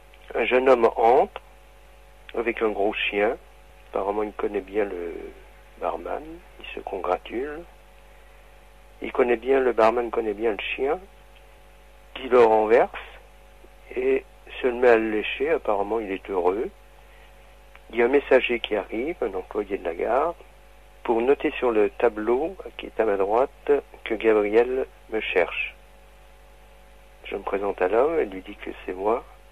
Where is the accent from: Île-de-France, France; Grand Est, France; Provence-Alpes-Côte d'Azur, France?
Grand Est, France; Nancy; born there; Effectivement, je suis né à Nancy.